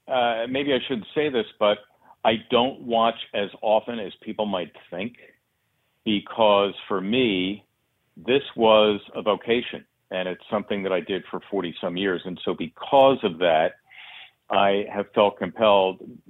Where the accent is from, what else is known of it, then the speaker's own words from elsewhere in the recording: Philadelphia, Pennsylvania, United States; in a modest household in which I grew up in Northeast Philly.